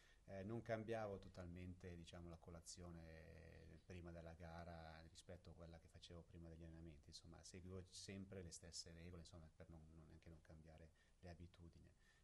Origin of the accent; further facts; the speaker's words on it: Lecco, Lombardy, Italy; Sono di Lecco e abito proprio di fronte al lago, quindi era abbastanza scontato che l'acqua facesse parte, diciamo, della mia storia.